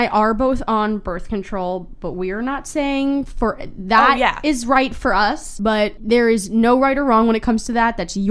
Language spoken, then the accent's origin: English; New York, United States; We grew up in New York.